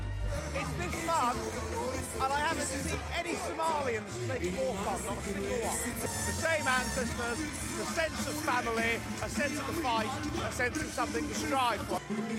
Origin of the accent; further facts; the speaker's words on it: London, United Kingdom; And I'm thinking to myself, as a Londoner, what is the variable?